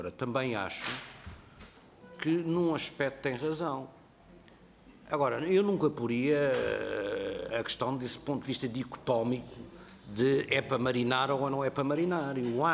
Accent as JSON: {"language": "Portuguese", "region": "Madeira", "country": "Portugal", "said": "como português da Madeira"}